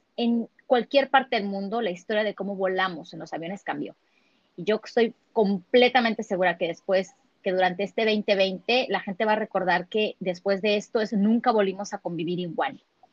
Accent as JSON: {"language": "Spanish", "region": "Sonora", "country": "Mexico", "said": "soy mexicana del norte, de Sonora"}